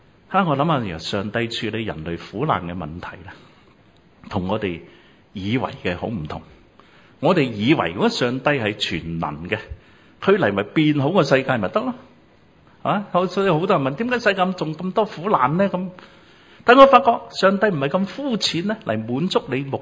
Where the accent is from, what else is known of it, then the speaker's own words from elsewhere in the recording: Guangdong, China; accent: Cantonese; 读翻正啲，我哋广东口音啊